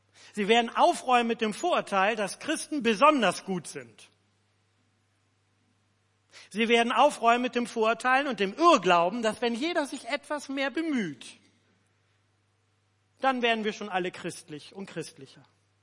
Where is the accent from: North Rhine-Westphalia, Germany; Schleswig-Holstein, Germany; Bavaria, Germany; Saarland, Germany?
Schleswig-Holstein, Germany; Pinneberg; ich war als Kind im Gemeindehaus in Pinneberg groß geworden.